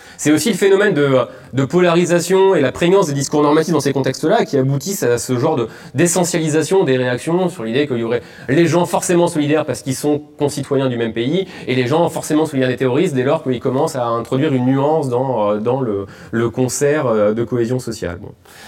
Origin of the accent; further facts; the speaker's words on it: France; Ok, en tant que Français, on a été libéré par les Américains